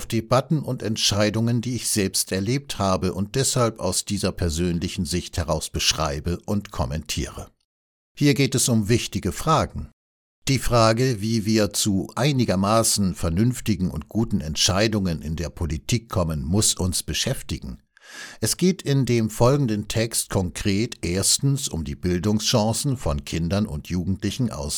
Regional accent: Baden-Württemberg, Germany; In meiner Heimatregion, einer Hügellandschaft zwischen Schwarzwald und Odenwald, waren die Äcker und Wiesen unterbrochen von Sträuchern und Bäumen

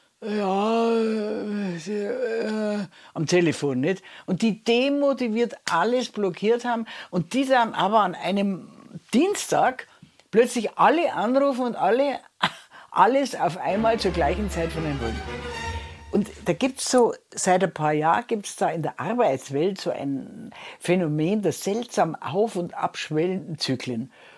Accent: Bavaria, Germany; Also bei uns in Bayern ist es so, im Januar, da liegen alle wie ausgebrannte Knallfrösche im postchristlichen Winterschlaf.

